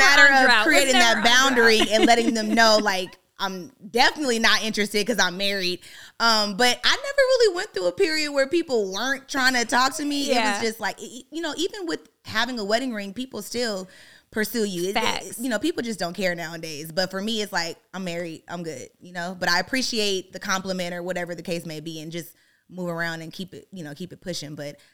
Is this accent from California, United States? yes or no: yes; Compton, California, United States; Well, I am from Compton, California.